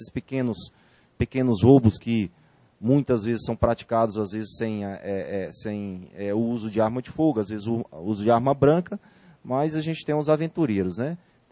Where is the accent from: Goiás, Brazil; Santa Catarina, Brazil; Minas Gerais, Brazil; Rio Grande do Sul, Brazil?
Goiás, Brazil; Goiânia; Sou de Goiânia, né?